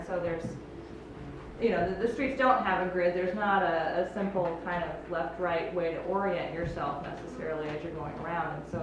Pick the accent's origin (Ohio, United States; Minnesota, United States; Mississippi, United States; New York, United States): Minnesota, United States; we're from the Twin Cities